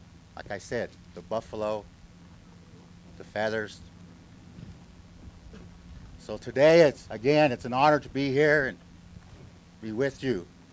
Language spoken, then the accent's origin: English; Oklahoma, United States; I'm a Choctaw from Oklahoma.